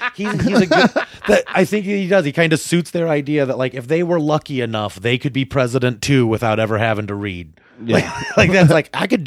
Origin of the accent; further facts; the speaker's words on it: Angola, Indiana, United States; Yep. Right near Michigan and Ohio, not near any major cities.